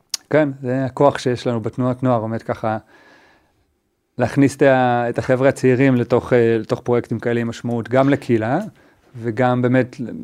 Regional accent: Jerusalem, Jerusalem District, Israel; אני בארץ, אני מקור ירושלמי

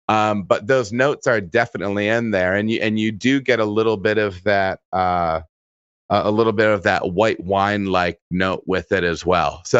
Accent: Michigan, United States; you know, I'm originally from Michigan.

